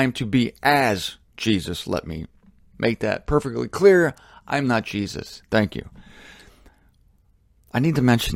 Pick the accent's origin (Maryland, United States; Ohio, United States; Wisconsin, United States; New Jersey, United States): Ohio, United States; Canton; I'm from Canton, Ohio, you know, the birthplace of the NFL.